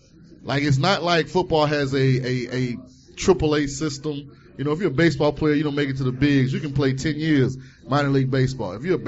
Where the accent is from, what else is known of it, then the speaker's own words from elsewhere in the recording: St. Petersburg, Florida, United States; Nah, I'm from St. Pete, though, so I always support everything local.